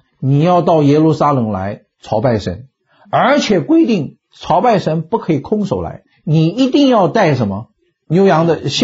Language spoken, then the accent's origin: Chinese; Taiwan; now in United States; 后来我到美国去，我从台湾出来到美国去